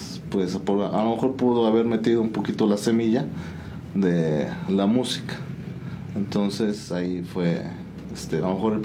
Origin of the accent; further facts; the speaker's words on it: San Juan del Río, Querétaro, Mexico; originalmente San Juan del Río, 100% sanjuanense.